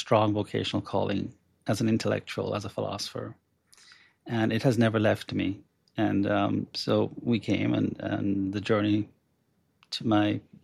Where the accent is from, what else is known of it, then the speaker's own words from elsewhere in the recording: Jamaica; moved away as an adult; now in United States; And Jamaica's a very small island. And I finished high school, worked as a journalist, investigative reporter for 2 years at the largest newspaper there.